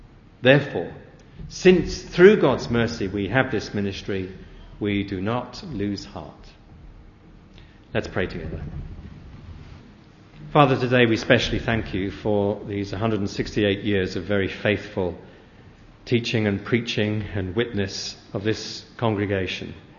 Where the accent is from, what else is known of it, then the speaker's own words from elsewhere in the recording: Oxford, South East England, United Kingdom; I come from Oxford